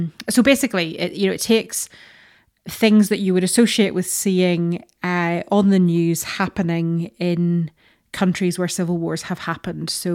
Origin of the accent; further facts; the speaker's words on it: Northern Ireland, United Kingdom; to be honest, I'm Northern Irish